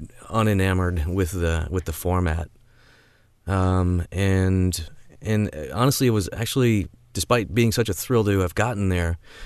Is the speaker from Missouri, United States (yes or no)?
yes; St. Louis, Missouri, United States; now in Chicago, United States; So St. Louis, my hometown, loved to be there, had a lot of fun, was only there for 8 months.